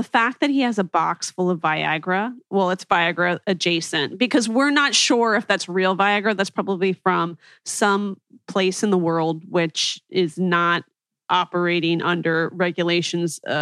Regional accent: Philadelphia, Pennsylvania, United States; Well, I would put the lining in because I'm from Philadelphia and I wear a clothes that look like I'm going to a funeral all the time.

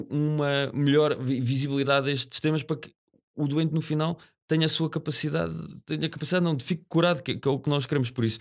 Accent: Santarém, Portugal; para mim, que sou originário do Ribatejo

